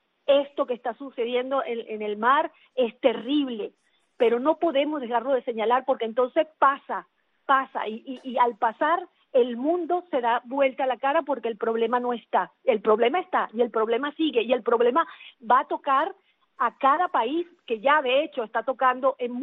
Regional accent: Venezuela; somos muchos los venezolanos que todavía estamos siendo voz, pero deberíamos ser más

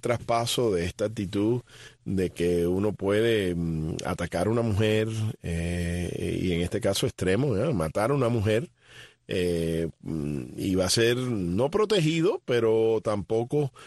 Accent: Cuba; pero también soy cubano, cubana.

